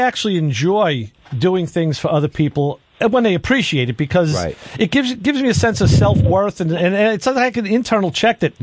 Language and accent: English; New York, United States; Hey, we're from New York.